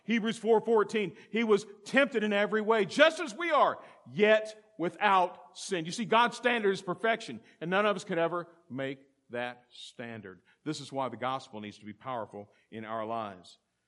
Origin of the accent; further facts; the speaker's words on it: Tampa, Florida, United States; I'm from Tampa, the Tampa area. And I'm a pastor of a church there.